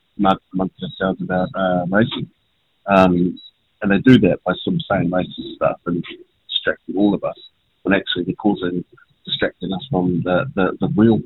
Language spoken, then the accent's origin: English; Auckland, New Zealand; born there; I'm actually from Archie, I'm not from Rarotonga, so I don't consider myself Rarotongan. I was born in West Auckland